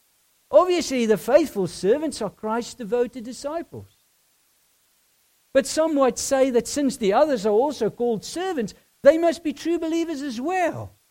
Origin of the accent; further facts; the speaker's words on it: South Africa; Growing up in South Africa, theft and armed robberies were part of everyday life.